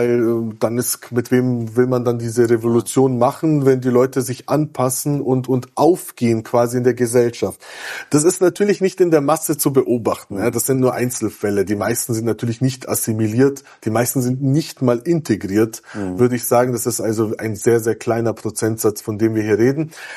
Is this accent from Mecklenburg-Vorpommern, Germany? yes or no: no; Bavaria, Germany; ich bin zum Beispiel in Bayern aufgewachsen